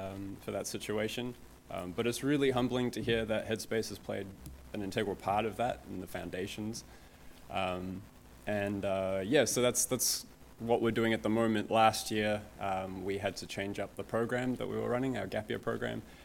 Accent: Australia; also born or lived in South Africa; I was born in South Africa. I grew up in Australia

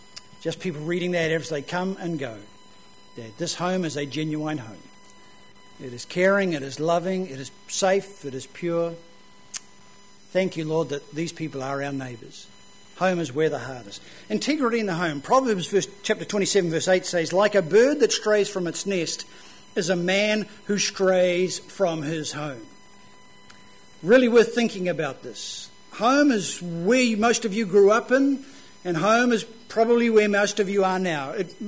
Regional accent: Auckland, New Zealand; where I grew up in Auckland, and she had a son the same age as me.

